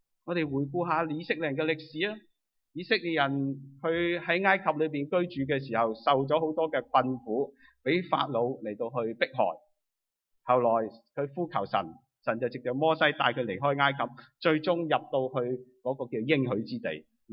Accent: China; 或者有几切合我们中国人的心态，哪里掂我们就行哪条路咯

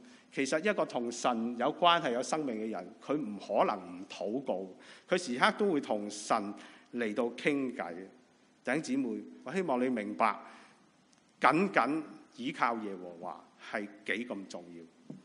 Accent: China; 我哋中国人咧，其实好中意一样嘢咧，就叫做实用主义啊

